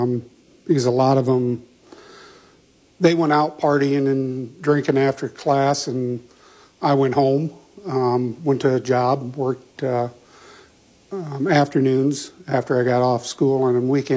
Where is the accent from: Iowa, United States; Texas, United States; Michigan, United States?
Iowa, United States; Sumner; Grew up in Sumner, Iowa, which is in Bremer County, northeast Iowa. Went to Sumner High School, graduated there, enjoyed hunting and fishing as a kid